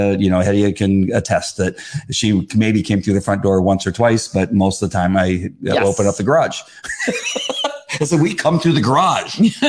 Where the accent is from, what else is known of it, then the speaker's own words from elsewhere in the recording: La Mirada, California, United States; I grew up in La Mirada.